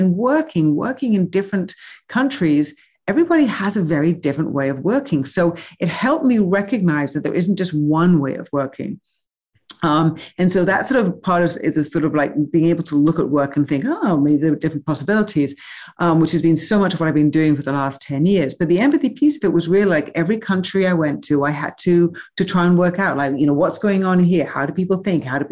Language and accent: English; England, United Kingdom; also born or lived in Hong Kong / Taiwan; now in United States; I grew up in England. I'm originally English, and now I'm American as well.